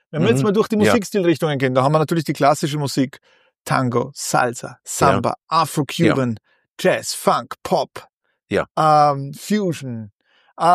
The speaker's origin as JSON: {"language": "German", "country": "Austria", "said": "als Österreicher"}